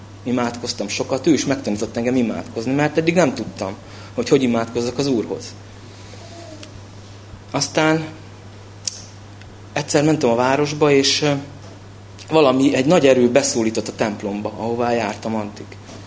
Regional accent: Ukraine; 1979. március 19-én születtem, Nagyrádban. Ez Szovjetunióban van, vagyis volt, most Ukrajna. Ott nevelkedtem, katolikus családban

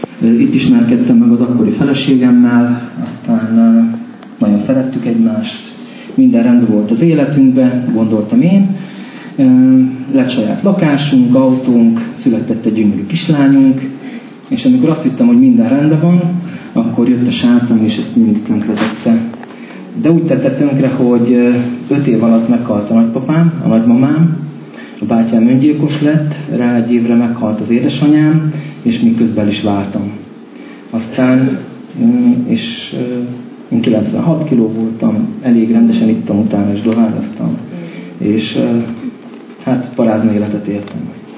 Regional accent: Zakarpattia Oblast, Ukraine; moved away as an adult; now in Hungary; Én 37 éves vagyok, Kárpátalján születtem Ukrajnába

